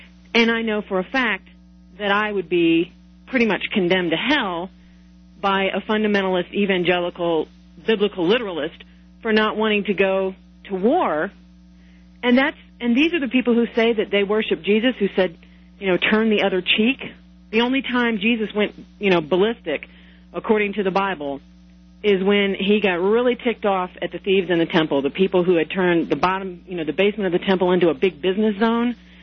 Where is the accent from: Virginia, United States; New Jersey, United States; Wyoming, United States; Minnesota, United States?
Virginia, United States; Oh, I'm from Virginia, and it was so delicious to see what happened in the gubernatorial race there.